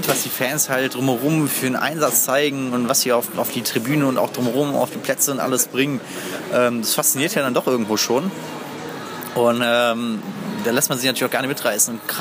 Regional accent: Cologne, North Rhine-Westphalia, Germany; Gut, ich meine, ich komme aus Köln.

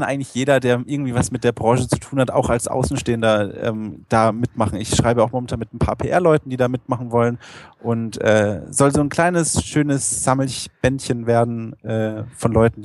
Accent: Berlin, Germany; Ich komme aus Berlin, beziehungsweise ich wohne da momentan

